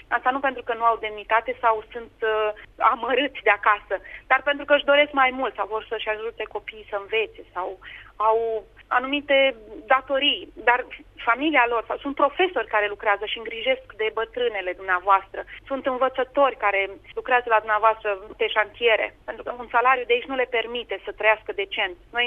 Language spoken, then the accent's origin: Romanian; Romania; Da, sunt româncă.